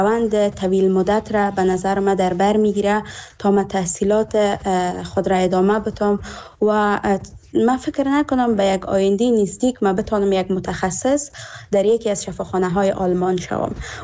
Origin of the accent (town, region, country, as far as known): Afghanistan; moved away as an adult; now in Germany